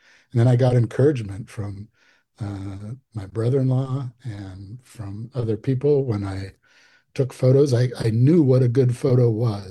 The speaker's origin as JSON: {"language": "English", "region": "California", "country": "United States", "tie": "born or raised there", "lives_now": "Alaska, United States", "said": "growing up in California, we went and saw snow every couple of years or something when I was a little kid."}